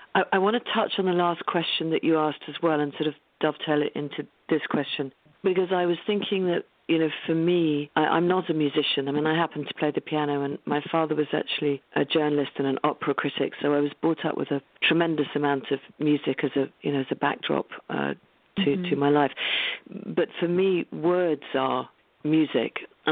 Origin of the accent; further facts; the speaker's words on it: England, United Kingdom; Look, I'm a English white middle-class woman, so I'm not that acquainted with hip-hop.